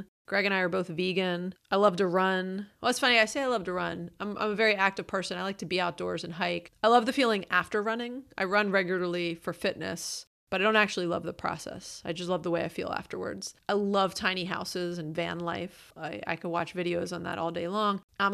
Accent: Atlanta, Georgia, United States; I grew up in Atlanta in a very average middle-class household.

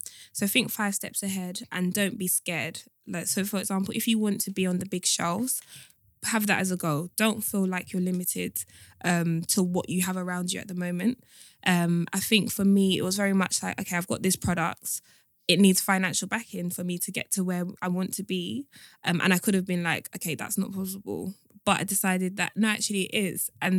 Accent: Nigeria

